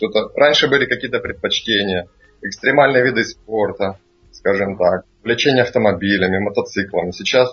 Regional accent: Ukraine; Я из Украины.

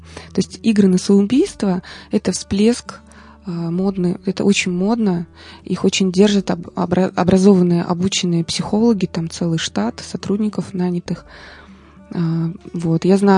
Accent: Tolyatti, Samara Oblast, Russia; Тоже я вот из Тольятти родом

